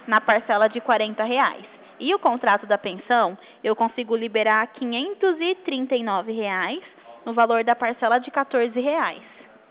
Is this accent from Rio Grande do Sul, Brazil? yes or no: no; Sertãozinho, São Paulo, Brazil; Não, porque eu não moro aqui. Eu sou de Sertãozinho, eu não tô bem a cidade.